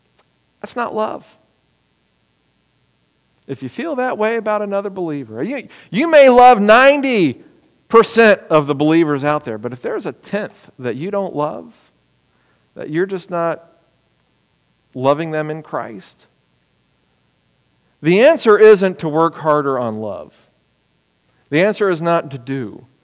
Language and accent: English; Ohio, United States; born there; also born or lived in Europe; I was born in Ohio. I spent half of my life as a kid overseas in Europe.